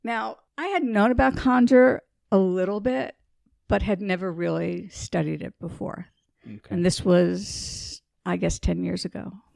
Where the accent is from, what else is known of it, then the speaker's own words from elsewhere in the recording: New York City, New York, United States; I grew up in New York City.